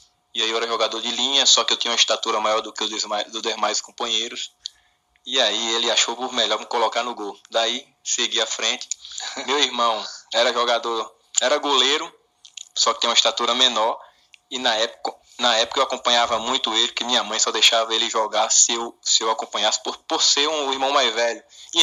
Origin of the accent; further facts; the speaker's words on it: Iguatu, Ceará, Brazil; also born or lived in Piauí; now in Juazeiro do Norte, Brazil; E hoje sou de Iguatu, nasci no Piauí, resido em Iguatu, mas moro em Juazeiro do Norte, Ceará.